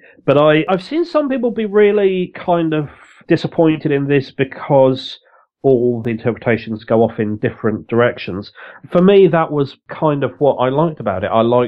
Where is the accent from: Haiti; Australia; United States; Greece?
Greece; I mean, I grew up in Greece